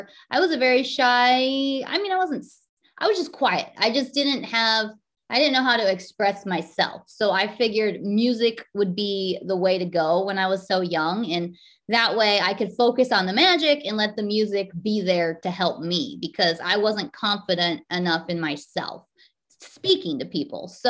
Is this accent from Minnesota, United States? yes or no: no; California, United States; now in Chicago, United States; I've only been in Chicago it's almost been 5 years now, but I grew up in the Bay Area of California.